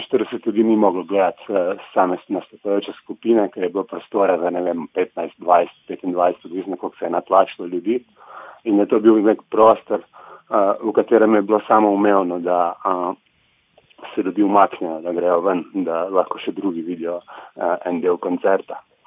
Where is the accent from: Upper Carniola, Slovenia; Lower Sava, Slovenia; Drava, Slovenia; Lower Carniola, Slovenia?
Lower Sava, Slovenia; Brežice; jaz sem iz Brežic in smo imeli tudi begunske centre v Krškem in drugod